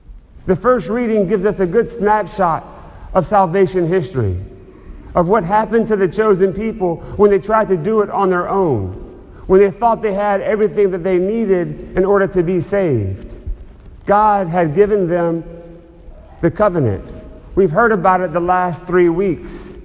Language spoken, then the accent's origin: English; Alabama, United States; I grew up in the Bible Belt of Central Alabama. It was very heavily non-Catholic Christian Protestants.